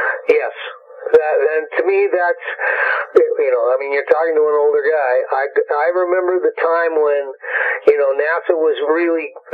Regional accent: Canada; I'm a Canadian

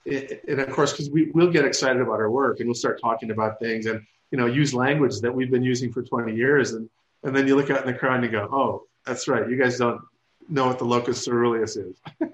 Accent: North Dakota, United States; I grew up in North Dakota

